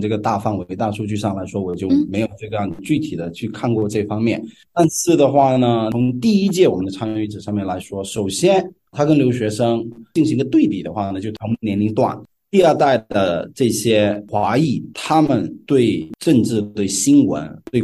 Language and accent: Chinese; China; moved away as an adult; now in Australia; 我是在国内长大的，然后我来到这边接受这边的高等教育